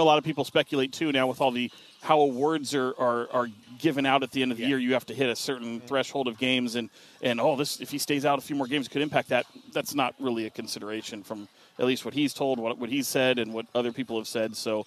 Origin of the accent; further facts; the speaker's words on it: Sacramento, California, United States; I'm from Sacramento. I grew up here, and who knew Sacramento had this little reggae scene that lasts till 5 in the morning?